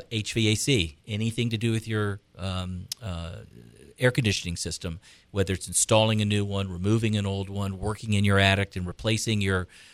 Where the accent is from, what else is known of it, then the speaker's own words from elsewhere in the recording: Tampa, Florida, United States; also born or lived in New York, United States; I was born and raised here in Tampa, went to Jesuit High School, went up to New York to Hofstra University undergrad in 1982